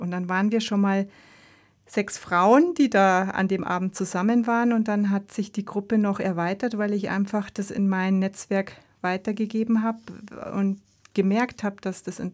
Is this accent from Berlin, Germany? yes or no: no; Eching, Bavaria, Germany; in meinem Heimatort, in dem ich aufgewachsen bin, bei einem Musikfestival war. Bei der Brasswiesen in Eching.